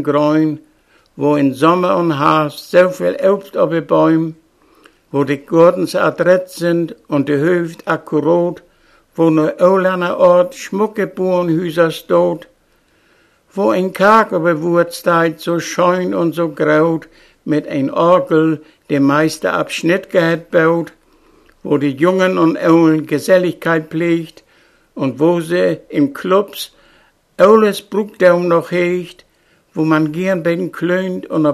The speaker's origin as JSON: {"language": "German", "region": "Eifel", "country": "Germany", "tie": "born or raised there", "said": "Auch wenn ich eine Zeit in der Grube auf der Geist wohnte, so muss ich doch wohl von mir behaupten, dass ich noch ein alter Eifeller bin."}